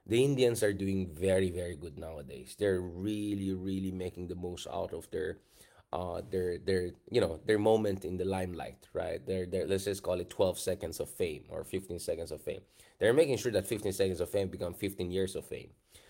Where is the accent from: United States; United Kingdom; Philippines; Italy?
Philippines; Because first of all, I want to remind the world that being a Filipino, that our dishes, our food is extremely diverse.